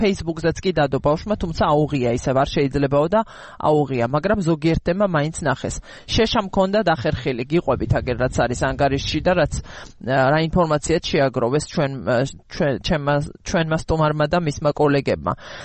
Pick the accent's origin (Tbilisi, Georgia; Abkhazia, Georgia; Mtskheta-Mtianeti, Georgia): Abkhazia, Georgia; მე აფხაზეთიდან ვარ და დავურეკე ჩემს დას.